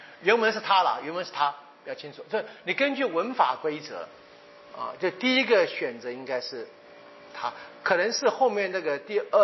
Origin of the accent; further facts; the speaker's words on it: Tainan, Taiwan; 我台南人呢哈